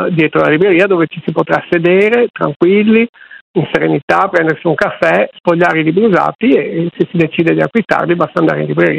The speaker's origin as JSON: {"language": "Italian", "town": "Venice", "region": "Veneto", "country": "Italy", "tie": "born or raised there", "said": "io sono veneziano da sempre, ci ho sempre abitato e assisto con grande tristezza a questo spopolamento di cui parlavo"}